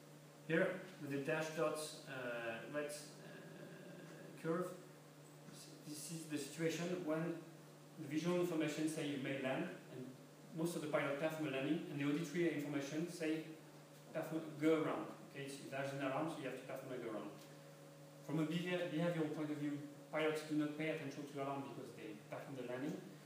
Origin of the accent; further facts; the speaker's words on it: Bordeaux, Nouvelle-Aquitaine, France; So I'm from Bordeaux, you know, the wine country. I'm from Bordeaux, I love football